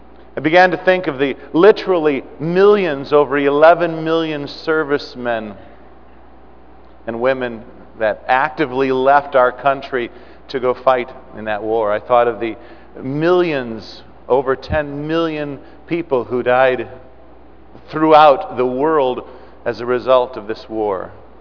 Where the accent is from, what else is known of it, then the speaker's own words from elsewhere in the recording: United States; I was excited. I'm an American. I'm part of a bunch of people that liberated the world